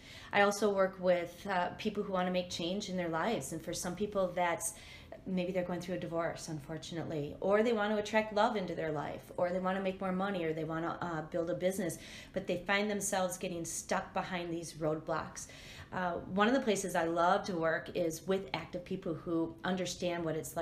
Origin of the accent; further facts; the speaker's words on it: Madison, United States; I had always done them in Madison, which was basically my hometown, and it was in my backyard.